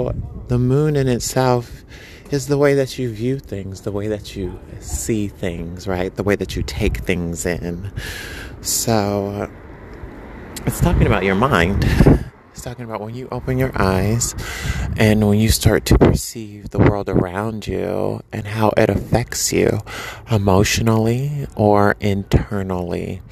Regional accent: New York, United States; Like, how could you be a New Yorker and not learn that, right? So I think like as a New Yorker, we're privileged in that way.

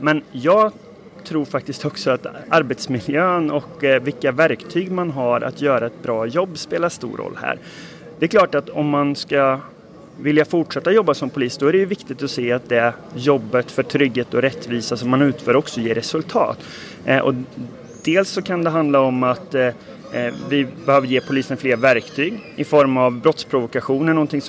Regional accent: Värmland, Sweden; now in Stockholm, Sweden; Nej, jag är från Värmland.

